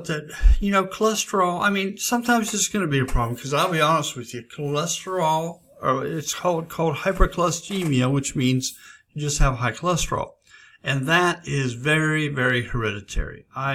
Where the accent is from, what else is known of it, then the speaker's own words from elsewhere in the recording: Pennsylvania, United States; I used to live in Pennsylvania. I was born and raised in Pennsylvania.